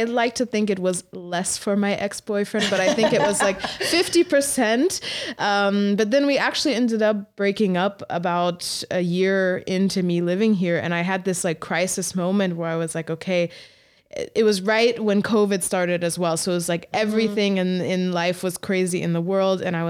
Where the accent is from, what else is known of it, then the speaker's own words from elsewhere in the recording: Atlanta, Georgia, United States; now in Leipzig, Germany; I'm from Atlanta. I'm from Georgia, but I'm from Atlanta. And that said so much about me as a person.